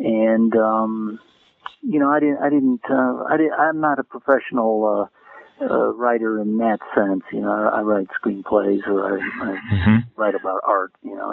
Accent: Chicago, Illinois, United States; I grew up in Chicago, and I knew how retarded it was musically

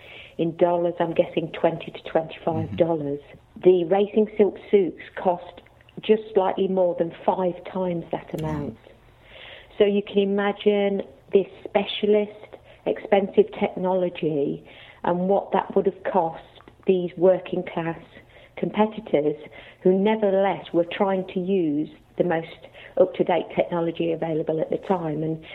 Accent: Leicester, East Midlands, United Kingdom; not just because I'm from Leicester

